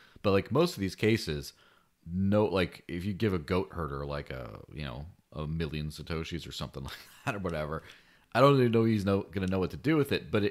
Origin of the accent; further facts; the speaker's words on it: Arizona, United States; A few do actually on the border town I grew up near in Arizona.